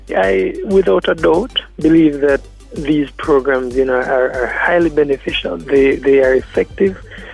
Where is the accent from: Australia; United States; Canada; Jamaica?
Jamaica; Kingston; I'm from Tel Aviv in downtown Kingston